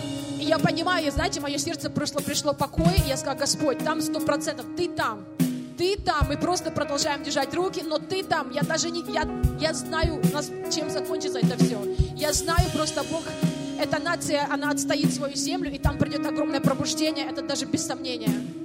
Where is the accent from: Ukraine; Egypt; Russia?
Ukraine; так как я сама из Украины, и это также мое личное бремя